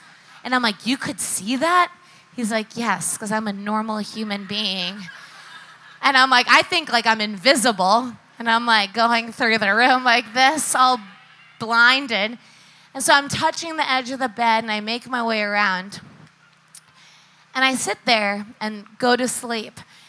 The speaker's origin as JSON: {"language": "English", "town": "Long Island", "region": "New York", "country": "United States", "tie": "born or raised there", "said": "I grew up on Long Island. I think I went to like 42 bar and bat mitzvahs."}